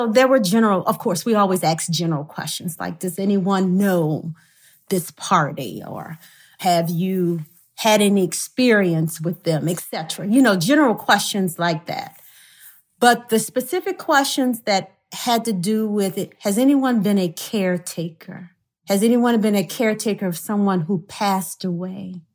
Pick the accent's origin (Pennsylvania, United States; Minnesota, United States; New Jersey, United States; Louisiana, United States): Louisiana, United States; the way that juries are selected in Georgia in comparison to my home state of Louisiana is a little different